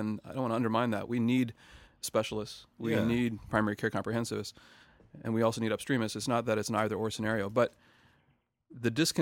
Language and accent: English; Queens, New York, United States; born there; I was born in 75 in Queens, New York.